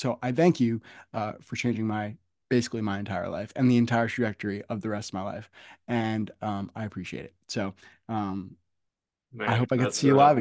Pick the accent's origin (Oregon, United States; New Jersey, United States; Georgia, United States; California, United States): New Jersey, United States; I'm 25. I'm from Northern Jersey.